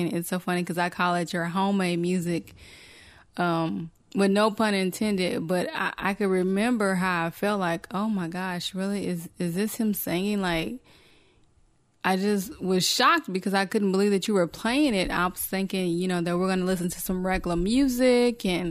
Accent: the South, United States; now in Washington State, United States; I had shared that I was from the South. And so down there, we didn't really, you know, have this food explosion like it is here in Washington State.

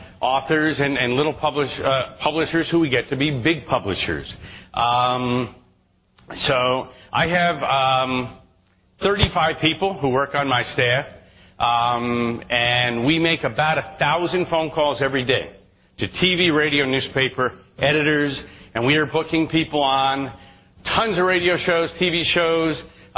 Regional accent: New York, United States; I'm from New York, as I said, so forgive me. I speak rather quickly, so listen fast.

